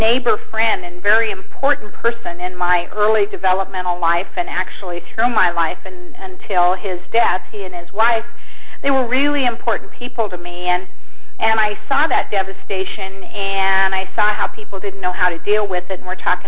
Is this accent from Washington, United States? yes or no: no; Colorado, United States; that's country talk because I'm from Colorado country.